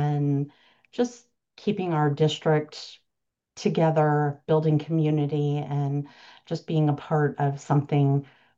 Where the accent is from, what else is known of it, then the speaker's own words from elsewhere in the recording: Florida, United States; I grew up in Florida, and the ditches there, which are more water receptacles that move like a river.